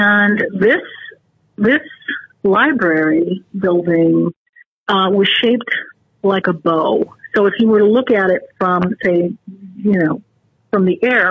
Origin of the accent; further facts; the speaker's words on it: Connecticut, United States; growing up in my hometown. It had the most beautiful, I would say this town is about 20 minutes away, the actual town center, and I think has probably the most exquisite town green of any community I've ever seen in Connecticut.